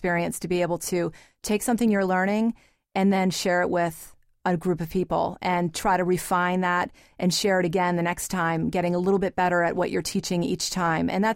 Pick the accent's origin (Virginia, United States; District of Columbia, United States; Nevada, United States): District of Columbia, United States; Washington; I'm from the East Coast. I'm from Washington, D.C.